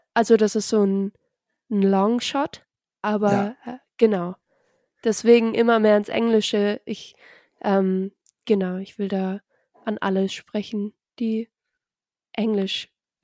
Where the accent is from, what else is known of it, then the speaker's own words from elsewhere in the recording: Germany; Und ich bin Deutsche, ich bin aber auch Kanadierin.